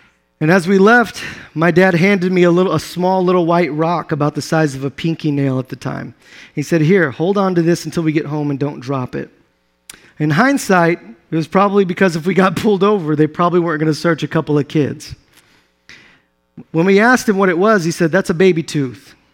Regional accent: Sherman, Texas, United States; born there; Speaking of birth, I was born in Sherman, Texas. Hold your applause. We moved around a lot and somehow always managed to find the ghettos of wherever we moved to.

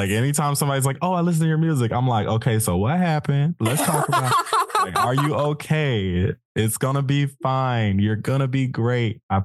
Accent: Madison, Mississippi, United States; After I finished at the University of Southern Mississippi, I came back to my hometown. None of my friends are back yet. And then it's also Madison is sort of expensive to live in.

